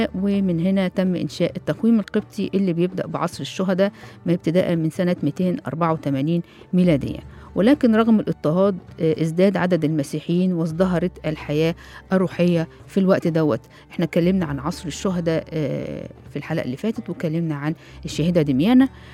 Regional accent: Egypt; ان احنا عندنا في مصر هنا الأساس في كل شيء

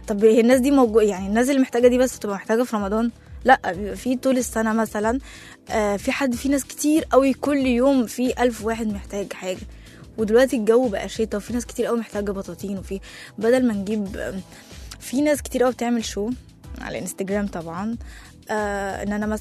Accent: Egypt; يعني زي احنا مصريين اصلا اي حاجة بنضحك عليها

